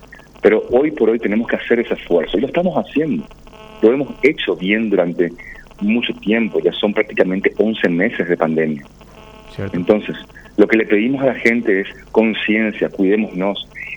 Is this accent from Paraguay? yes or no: yes; Paraguay; como ciudadano paraguayo